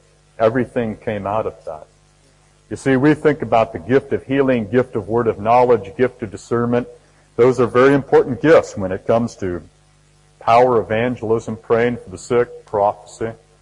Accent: California, United States; where I grew up in North San Diego County as a little boy, it was all over the place in the courts and the hills

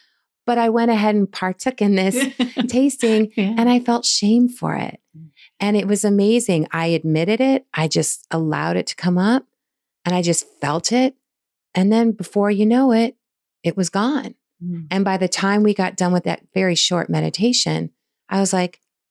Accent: California, United States; I'm from California. It's always in our backyard.

